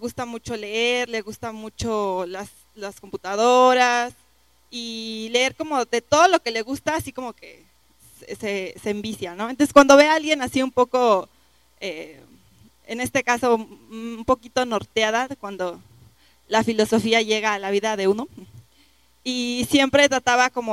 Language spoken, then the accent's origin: Spanish; Morelos, Mexico; yo vengo del estado de Morelos